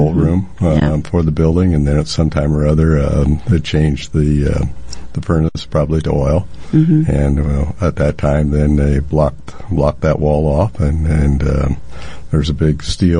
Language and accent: English; Atlantic, Iowa, United States; Even in my hometown of Atlantic, I found a 1915 article